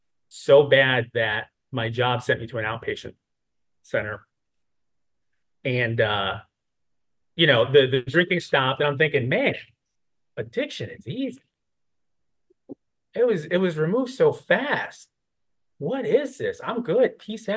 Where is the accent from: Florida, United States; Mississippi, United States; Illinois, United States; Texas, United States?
Illinois, United States; Chicago; I'm originally from Chicago, Midwest is best.